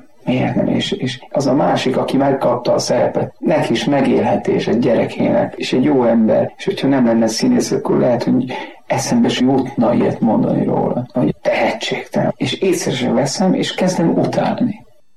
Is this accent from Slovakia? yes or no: yes; Slovakia; Felvidéki kisfaluból származom, egy 1000 lakosú római katolikus falu. A mi plébánia templomunk az Bacsfa Szent Antal, ahol édesapám a 60-as évek elejétől a mai napig kántor.